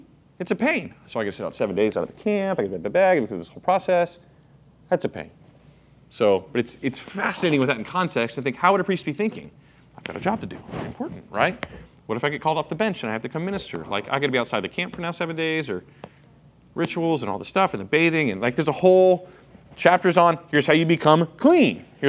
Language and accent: English; Texas, United States; but I am from Texas.